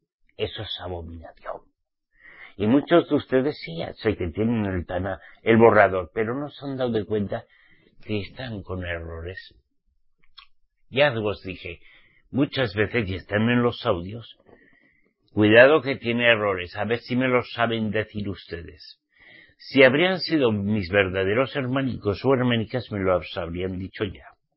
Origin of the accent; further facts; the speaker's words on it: Spain; aparte de que yo soy español